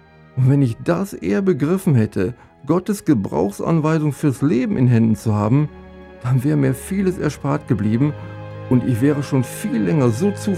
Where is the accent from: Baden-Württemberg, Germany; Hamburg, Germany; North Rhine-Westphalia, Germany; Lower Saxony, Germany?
North Rhine-Westphalia, Germany; aufgewachsen bin ich am Niederrhein, außerhalb der Stadt, im Grünen. Neben der Schule habe ich die meiste Zeit auf dem Bauernhof verbracht. Unsere Familie war katholisch